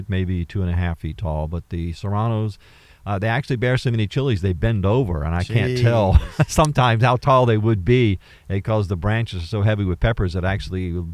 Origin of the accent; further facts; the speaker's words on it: Virginia, United States; unlike where I grew up in Virginia, where you can get down to zero and below.